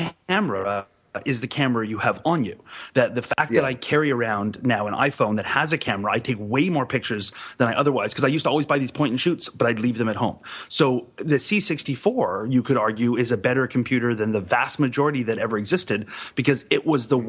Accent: Canada; Oh, totally American. Yeah, okay. Our television is American and our electronics is the exact same as yours.

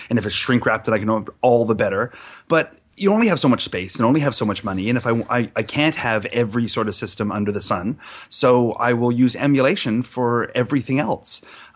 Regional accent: Canada; I'm a Canadian, cry me a river.

